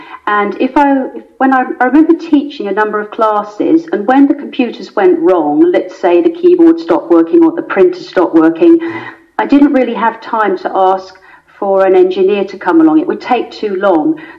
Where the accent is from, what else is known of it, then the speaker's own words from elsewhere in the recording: South East England, United Kingdom; accent: English; No, I didn't pick up that accent, no. Very English. I grew up in Surrey in England, and that accent has stayed with me.